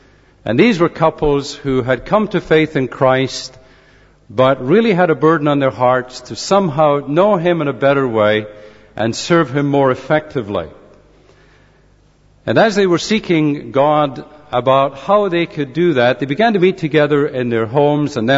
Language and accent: English; Dumbarton, Scotland, United Kingdom; I was born and raised in Dumbarton, Scotland. My mother considered herself more Northern Irish than Scottish. I was raised somewhat under the Red Hand of Ulster.